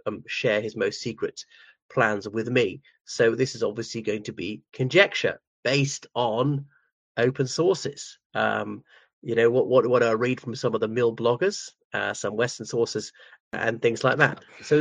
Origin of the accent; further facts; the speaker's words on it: Ireland; from Ireland.